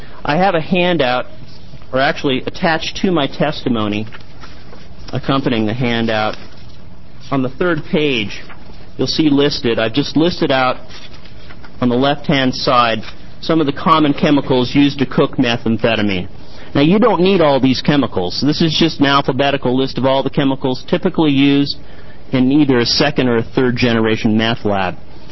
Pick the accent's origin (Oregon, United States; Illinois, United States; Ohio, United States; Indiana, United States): Oregon, United States; You see that little clipping I have from a tent that exploded in South Beach State Park in my hometown here last year.